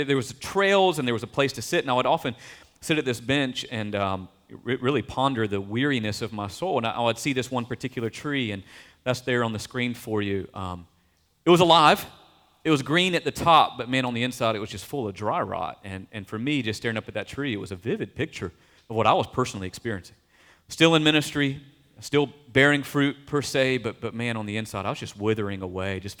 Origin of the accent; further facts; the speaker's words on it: the South, United States; Growing up in the South, for me, it began with the traditional southern magnolia tree.